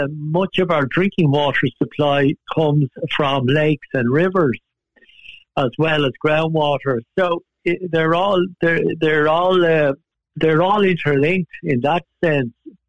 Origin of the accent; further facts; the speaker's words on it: Wicklow, Leinster, Ireland; I'm a native of Wicklow. I went to school. I'm born and bred in Wicklow.